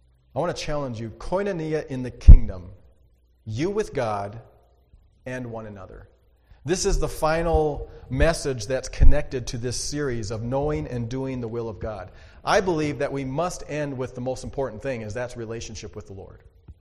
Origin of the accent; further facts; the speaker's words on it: North Dakota, United States; I grew up in North Dakota. I'm a North Dakota kid.